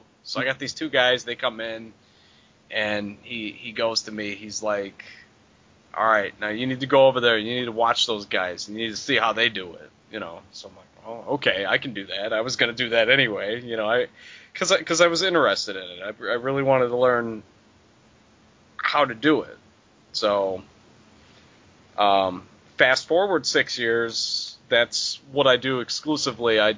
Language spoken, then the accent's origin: English; Crete, Illinois, United States; I was born in the south suburbs. I am originally from Crete, Illinois, which is a south suburb. It's roughly 35 miles south of Chicago.